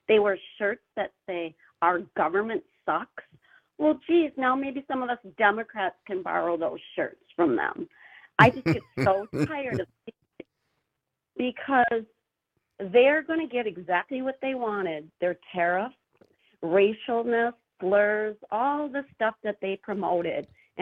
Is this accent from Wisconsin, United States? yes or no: yes; Chippewa Falls, Wisconsin, United States; I'm from Chippewa Falls.